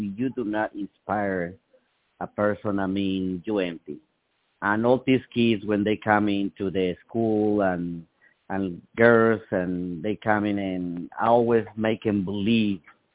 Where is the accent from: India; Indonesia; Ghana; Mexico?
Mexico; Mexico City; now in United States; I'm from Mexico City, Mexico. Currently, I train at San Bernardino, California